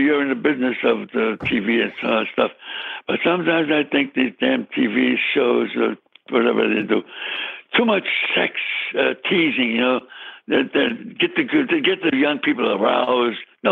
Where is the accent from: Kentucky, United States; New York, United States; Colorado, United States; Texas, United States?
New York, United States; New York City; I was born in the Bronx, Gudhill Road, White Plains Road. Those are my home alleys around by.